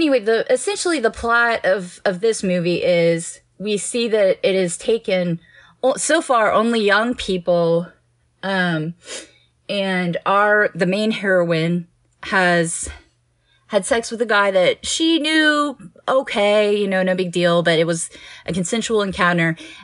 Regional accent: Houston, Texas, United States; I grew up in Houston, so mine was Astroworld.

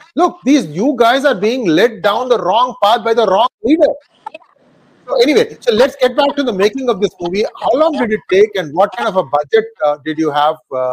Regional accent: Hyderabad, Telangana, India; I grew up in Hyderabad, 68, right?

